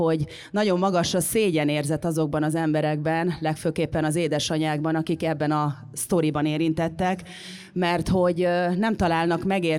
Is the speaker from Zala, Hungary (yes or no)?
no; Sopron, Győr-Moson-Sopron, Hungary; Törzsgyökeres soproni vagyok, most már 40-en túl.